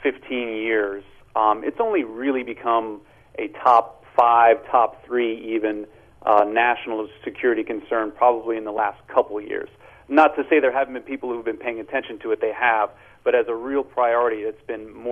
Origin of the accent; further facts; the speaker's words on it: California, United States; Now, personally, I grew up in California, so it was a natural fit for me to come back here.